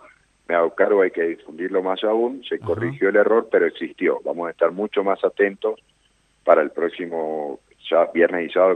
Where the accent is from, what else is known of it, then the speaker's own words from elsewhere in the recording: Mendoza, Argentina; más que nada como mendocino e hincha del deporte